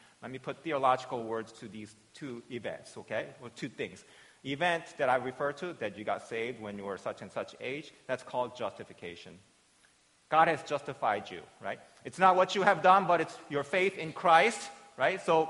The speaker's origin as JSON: {"language": "English", "country": "South Korea", "tie": "born or raised there", "said": "even maybe 30, 40 years ago, where I was born and raised in Korea, if you were"}